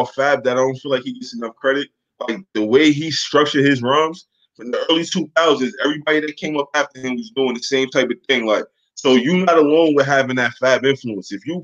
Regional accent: New York, United States; I'm from New York, so that's a big part of – that shaped a lot of my influences.

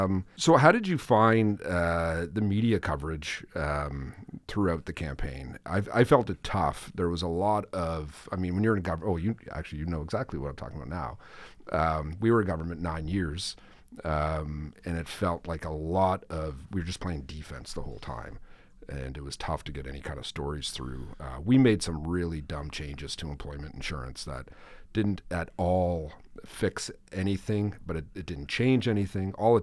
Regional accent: Nova Scotia, Canada; I came from Ottawa, you came from Calgary. We're both from Central Nova, that's home to us, but we both were coming back.

